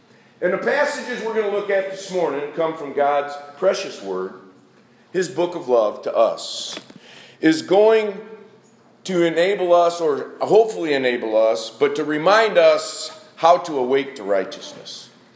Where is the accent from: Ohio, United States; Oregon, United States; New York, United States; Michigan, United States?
Michigan, United States; And I grew up in Michigan.